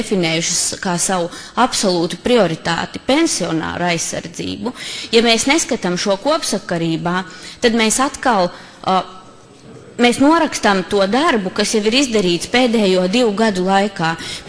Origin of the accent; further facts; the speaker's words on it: Latgale, Latvia; Es arī esmu no Latgales, un es arī esmu mamma